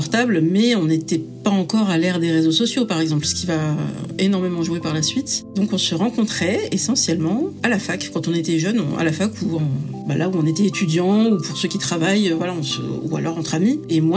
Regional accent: France; moi je suis française dans le sens où je suis née en France et c'est ma culture clairement, mais j'ai aussi des origines, donc je suis d'origine algérienne. Voilà, je suis kabyle par mon père et par ma maman, je suis algérienne. Donc une culture maghrébine, musulmane

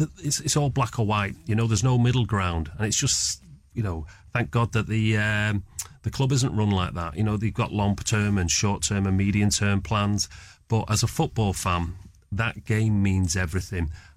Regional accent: Dublin, Leinster, Ireland; born there; accent: Mancunian; As much as my accent sounds Mancunian, I was born in Dublin, so I do support the Republic of Ireland.

